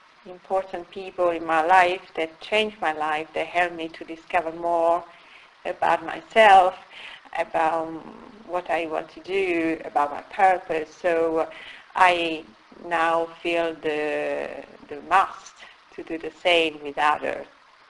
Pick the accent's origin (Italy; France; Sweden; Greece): Italy; Turin, Piedmont; English is a second language; I'm originally from Italy, from the north of Italy, precisely from Turin.